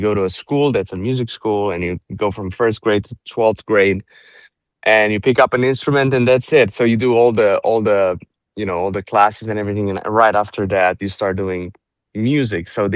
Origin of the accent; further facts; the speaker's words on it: Transylvania, Romania; English is a second language; Okay, great. So I grew up in Transylvania, Romania, in a very musical family.